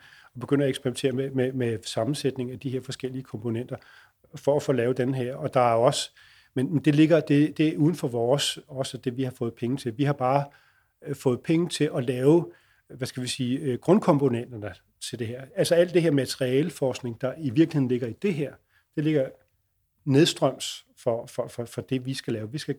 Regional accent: Roskilde, Zealand, Denmark; jeg kommer fra Roskilde, der har vi det i hvert fald i vores kommune

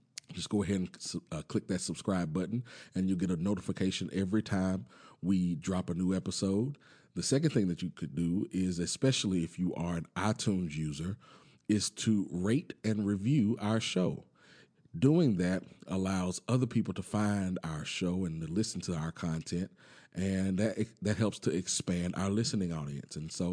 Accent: Rose Hill, United States; She grew up in Sunset. I grew up in Rose Hill, and only from people from Texas County know what I'm talking about.

